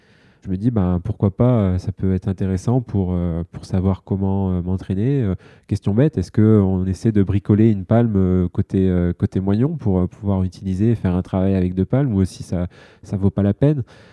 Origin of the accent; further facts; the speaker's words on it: France; Et c'est une chance pour nous parce que on a un peu plus de place en tant que Français.